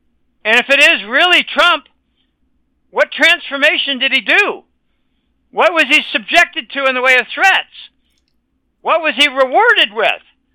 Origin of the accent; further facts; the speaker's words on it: Pennsylvania, United States; She's in Pennsylvania also. We grew up in Pennsylvania. She still lives there.